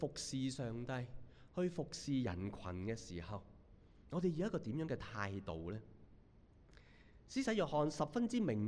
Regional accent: Hong Kong; 但是呢，即是我们香港人的一句说话，我们觉得又很啱听的

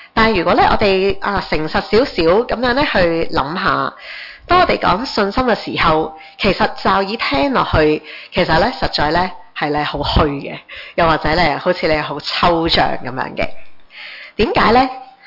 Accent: Hong Kong; 即是我们香港人就说最 top 啦

